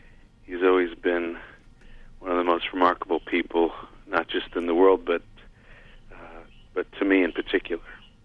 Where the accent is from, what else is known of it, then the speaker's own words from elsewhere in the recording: Canada; moved away; being a Canadian who doesn't live in Canada anymore